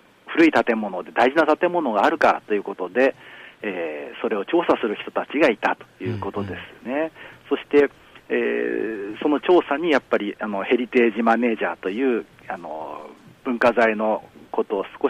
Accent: Kumamoto, Japan; もちろん地元熊本城を含め、今回熊本地震で被災しましたので、それを救うような仕事にも少し携わっております。

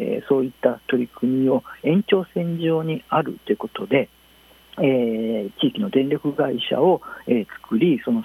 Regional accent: Kyoto, Japan; 地元京都なんですけれども

